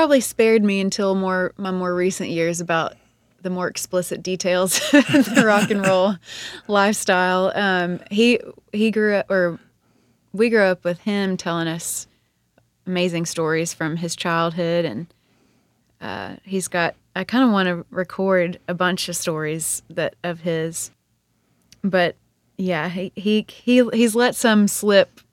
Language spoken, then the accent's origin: English; Jackson, Tennessee, United States; also born or lived in Memphis / Nashville; Yeah, I was born in Memphis and raised in Jackson until age 11, and we moved to Nashville.